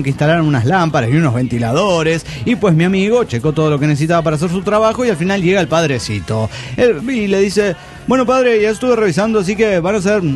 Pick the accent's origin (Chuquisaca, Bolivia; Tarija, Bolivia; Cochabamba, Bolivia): Cochabamba, Bolivia; de Cochabamba, Bolivia.